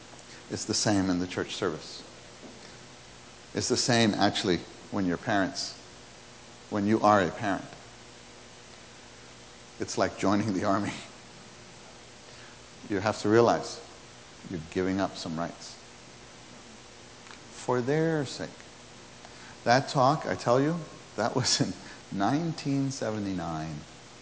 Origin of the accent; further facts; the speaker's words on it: New York City, New York, United States; I grew up in New York City, and I came to the church life when I was 14.